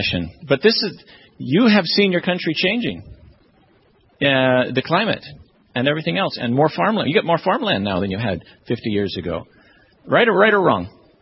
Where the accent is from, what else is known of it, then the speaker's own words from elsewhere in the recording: Maine, United States; also born or lived in Loma Linda, United States; I'm from Maine. You know that much.